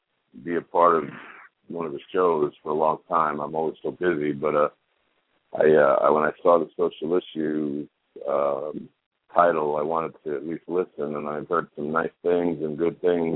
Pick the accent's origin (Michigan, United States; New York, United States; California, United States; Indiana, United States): New York, United States; New York City; now in Atlanta, United States; From New York City. I live in Atlanta.